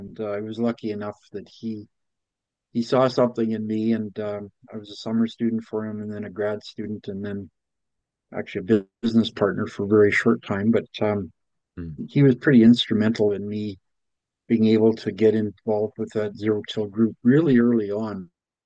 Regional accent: Winnipeg, Manitoba, Canada; I grew up in Winnipeg, but I spent most of my weekends and summer holidays on my uncle's farm at Minto

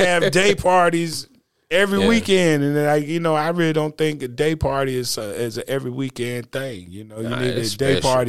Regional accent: Greenville, North Carolina, United States; born there; See, I was born in Greenville, and to this day, you know, ECU got that Fifth Street area over there

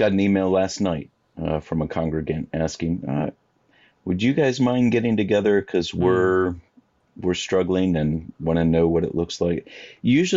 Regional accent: Springfield, Illinois, United States; Grew up in Springfield, Illinois.

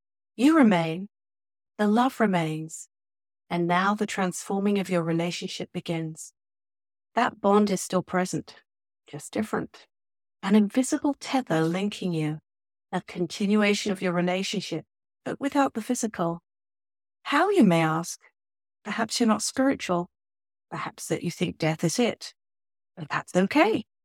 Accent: England, United Kingdom; No, I'm just quiet. I'm very English and I don't express my emotions out to you, but I'm dying inside.

